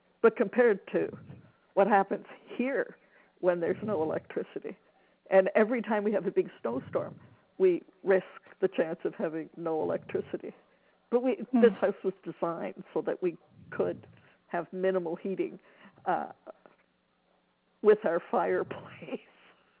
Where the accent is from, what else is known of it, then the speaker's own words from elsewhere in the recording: Canada; So being Canadian, I'm too polite to just hang up.